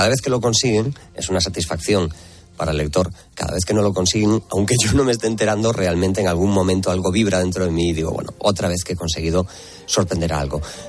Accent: Galicia, Spain; Soy muy gallego, he nacido, he crecido, vivo aquí, y entonces es un material de primera mano.

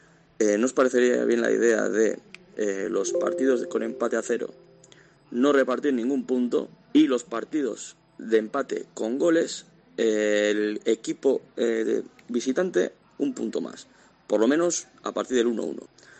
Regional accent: Bilbao, Basque Country, Spain; de Bilbao

